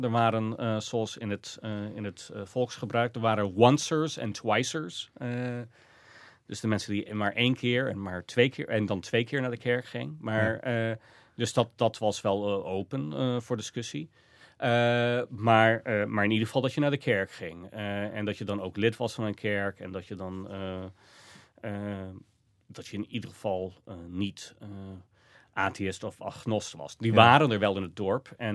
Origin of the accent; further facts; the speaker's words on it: Iowa, United States; now in Netherlands; En Sioux County, waar ik vandaan kwam, dat was lange tijd droog.